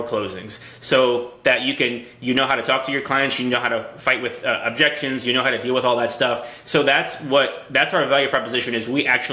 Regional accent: New Orleans, Louisiana, United States; Yep, born and raised in New Orleans on the West Bank. Went to school here. Went to Loyola University, uptown New Orleans, and now I live in Slidell, Louisiana

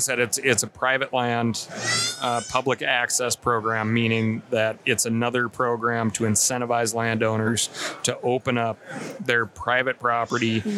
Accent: Montana, United States; I remind people in my home state of Montana

